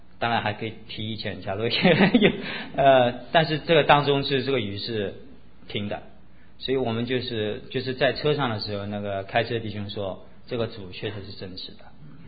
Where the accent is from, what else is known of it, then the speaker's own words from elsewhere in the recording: China; 我们中国人做事是讲天时地利人和